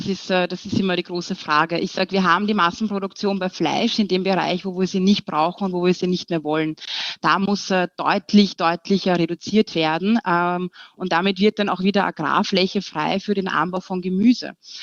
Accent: Austria

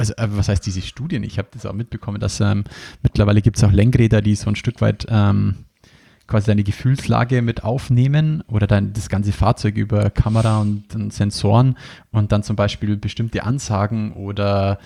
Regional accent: Bavaria, Germany; Bei uns in Bayern sagt man nur Fasching dazu.

